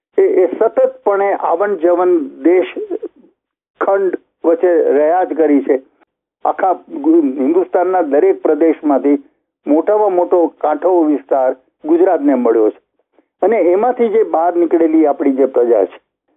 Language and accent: Gujarati; Arusha, Tanzania; હું મારું મૂળ શહેર અરુષા ટાંઝાનિયાનું, એની લાઇબ્રેરીનો પણ એક સંચાલક થયો.